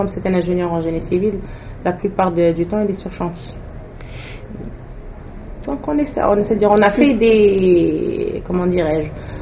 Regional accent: Algiers, Algiers Province, Algeria; also born or lived in Chlef; Moi, je suis née à Alger. C'est-à-dire, j'ai eu mes études primaires, première année, deuxième année, troisième année, jusqu'à la quatrième année.

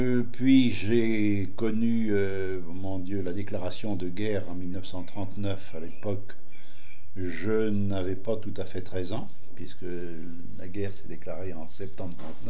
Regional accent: Savenay, Pays de la Loire, France; born there; now in Saint-Sébastien-sur-Loire, France; Je suis né à Savenay, en Loire dite inférieure à l'époque, Atlantique maintenant.

